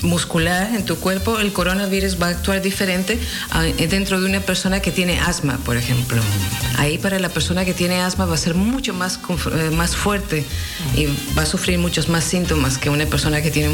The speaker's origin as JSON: {"language": "Spanish", "country": "Ecuador", "said": "Yo vengo de Ecuador."}